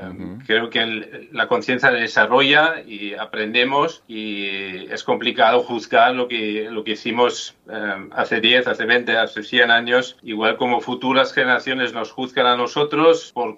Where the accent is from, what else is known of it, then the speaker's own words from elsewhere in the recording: Germany; Spanish is a second language; De hecho, yo soy alemán